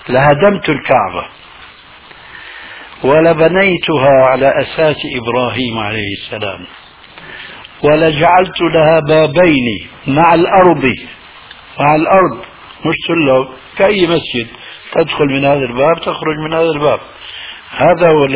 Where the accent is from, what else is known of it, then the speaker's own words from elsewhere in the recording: Syria; نضربها كما يقولون عندنا في الشام اللاوي،